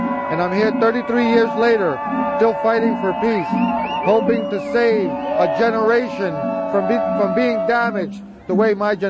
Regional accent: Jersey City, New Jersey, United States; I'm from Jersey City, New Jersey, home of the Statue of Liberty.

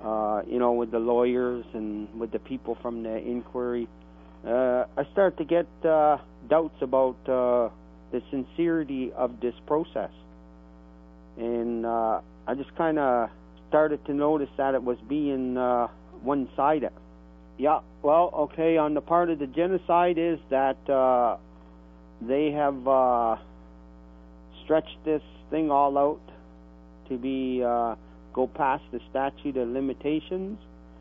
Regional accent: Stony Point, Ontario, Canada; I come from Stony Point, also known as Ajadana, which is on the land formerly known as Camp Ipperwash and Ipperwash Provincial Park.

